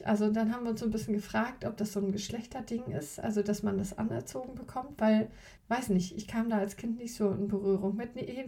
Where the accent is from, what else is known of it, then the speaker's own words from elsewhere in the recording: Mecklenburg-Vorpommern, Germany; wir wohnen ja auf dem Dorf. Und ich bin ja auch auf dem Dorf groß geworden.